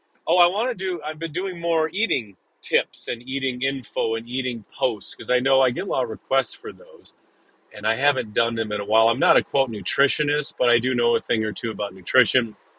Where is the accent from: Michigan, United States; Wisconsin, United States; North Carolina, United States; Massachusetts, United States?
Wisconsin, United States; West Salem; Again, at Ohana Yoga Studio in West Salem, Wisconsin, my hometown.